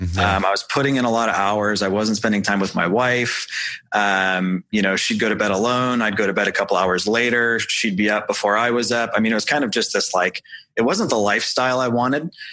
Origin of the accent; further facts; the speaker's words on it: St. Louis, Missouri, United States; So I was from St. Louis.